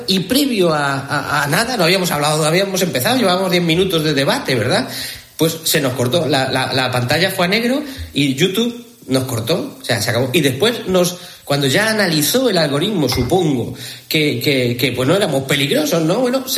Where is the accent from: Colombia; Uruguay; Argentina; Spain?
Spain; Madrid, Community of Madrid; me crié en Madrid toda mi adolescencia, hasta la primera juventud en Madrid